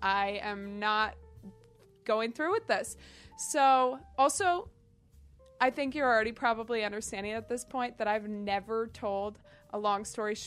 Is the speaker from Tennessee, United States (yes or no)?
no; Minnesota, United States; So one thing about me is I grew up in Minnesota, and you might hear my accent. I don't think I have one